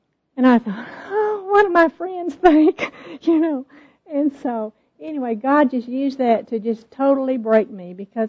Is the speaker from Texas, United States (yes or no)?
yes; Tyler, Texas, United States; I'm from Tyler, Texas.